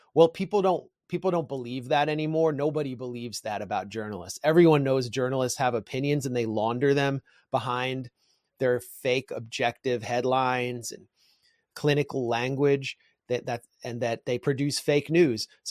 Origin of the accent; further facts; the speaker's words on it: Washington, District of Columbia, United States; Because I grew up in Washington, D.C., I got to know politically powerful people.